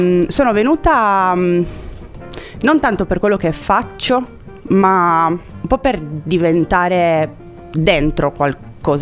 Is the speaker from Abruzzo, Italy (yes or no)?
no; Castelnuovo Don Bosco, Piedmont, Italy; Ho fatto le scuole elementari e medie in piccoli paesini e poi alle superiori sono andata a Torino, quindi ho scoperto la grande città.